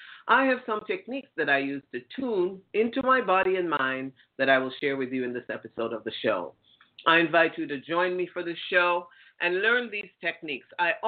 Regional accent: Jamaica; Growing up in Jamaica, I sometimes had to get food from the church.

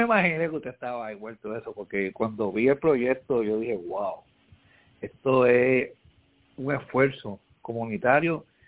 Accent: San Juan, Puerto Rico; yo soy de Barrio Obrero, yo me estoy en Villa Palmera

